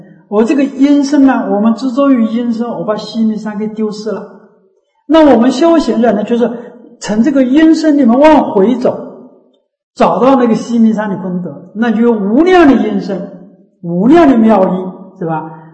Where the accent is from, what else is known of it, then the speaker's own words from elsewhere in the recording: China; 但是我们中国人呢，他是不接受这个